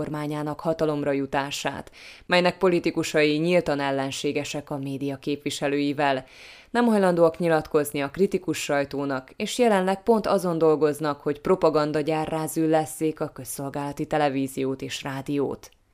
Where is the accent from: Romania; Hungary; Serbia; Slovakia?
Slovakia; hajlamosak vagyunk úgy tenni, mintha szlovákiai magyarként ehhez nem lenne közünk